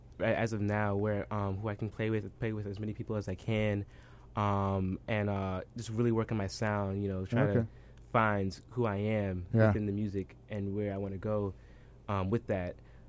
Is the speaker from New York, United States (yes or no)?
yes; Brooklyn, New York, United States; I'm from Brooklyn, New York.